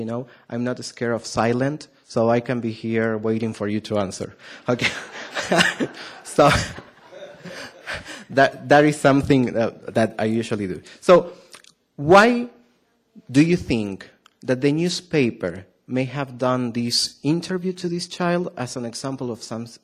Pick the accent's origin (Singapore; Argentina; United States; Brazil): Argentina; English is a second language; I know that you today will pay a lot of attention because I have a really strong accent, okay? That's because I'm from Argentina.